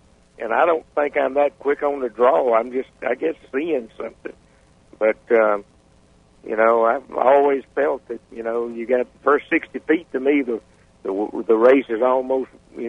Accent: Columbus, Mississippi, United States; But anyway, of course, I grew up in Columbus, Mississippi, and right on the river, so we had the water stuff

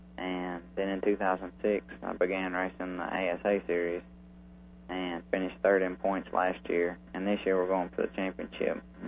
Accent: Bowling Green, Kentucky, United States; I had Dale Earnhardt Jr. came to Bowling Green, Kentucky, which is my hometown, like I said.

